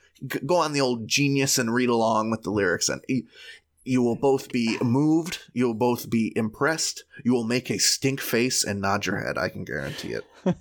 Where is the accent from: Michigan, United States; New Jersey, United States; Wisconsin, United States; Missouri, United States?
Michigan, United States; In my small town where I grew up in Michigan...